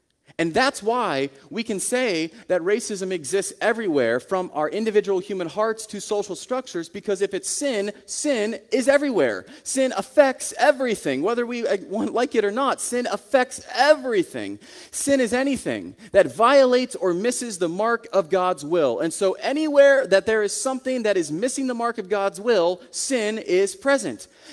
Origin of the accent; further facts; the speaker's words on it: Waynesburg, Pennsylvania, United States; I grew up in Waynesburg, down in Greene County